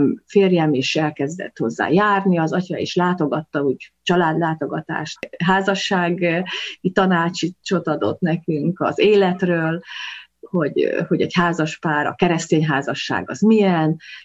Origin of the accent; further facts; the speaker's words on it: Szeghalom, Békés, Hungary; born there; Szeghalmon, a Viharsarok egyik, akkor még falujában, ma már városában születtem, szocialista jellegű világ volt az, amiben születtem.